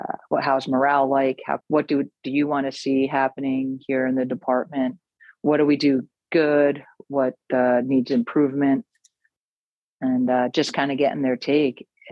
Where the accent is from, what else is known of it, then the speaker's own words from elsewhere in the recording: Montclair, New Jersey, United States; I'm a Jersey girl. I was born and raised in Montclair, New Jersey.